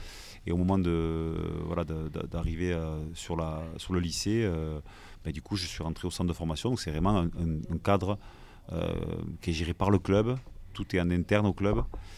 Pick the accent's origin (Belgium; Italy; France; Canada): France; Albi, Occitanie; je suis natif de la ville d'Albi, dans le Tarn